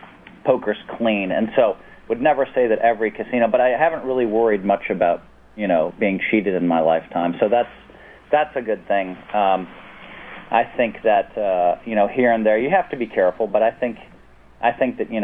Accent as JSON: {"language": "English", "town": "Madison", "region": "Wisconsin", "country": "United States", "said": "I didn't know anybody. I was from Madison, Wisconsin."}